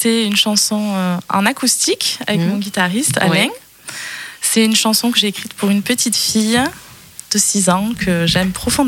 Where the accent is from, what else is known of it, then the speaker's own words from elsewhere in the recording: Avignon, Provence-Alpes-Côte d'Azur, France; now in Montlégès, France; Alors, ben, je suis native d'Avignon. Voilà, et j'habite un petit village en Provence.